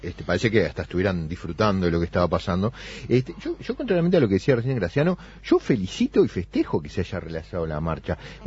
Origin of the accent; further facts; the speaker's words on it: Uruguay; yo realmente celebré como uruguayo